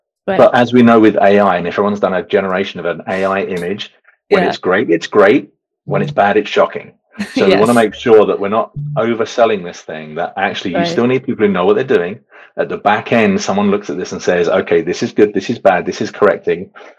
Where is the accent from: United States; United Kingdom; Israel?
United Kingdom; You probably hear from my accent, I'm from the UK.